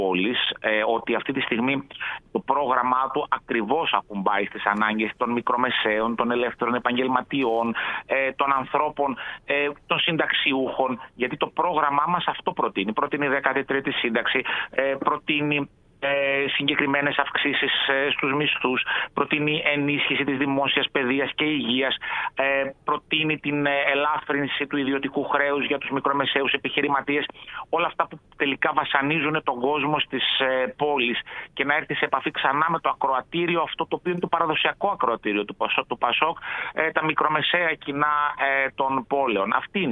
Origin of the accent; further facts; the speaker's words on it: Thessaloniki, Central Macedonia, Greece; να κατέλθω στην Α Θεσσαλονίκη, στην περιφέρειά μου, στις επόμενες εκλογές, δηλαδή στην πατρίδα μου εννοώ.